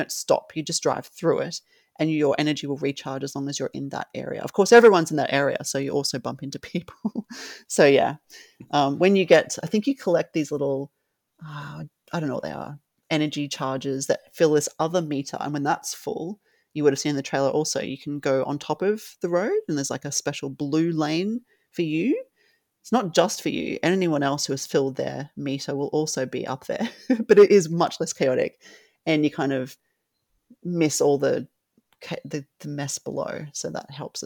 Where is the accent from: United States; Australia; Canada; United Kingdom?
Australia; Brisbane, Queensland; It's actually made in Brisbane, my hometown. So it's made right where I live and set where I live as well.